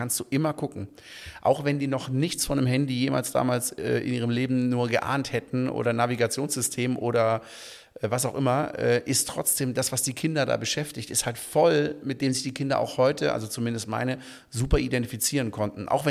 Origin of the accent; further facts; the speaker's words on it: Baden-Württemberg, Germany; Und meine Kindheit im Schwarzwald, ich lebe da immer noch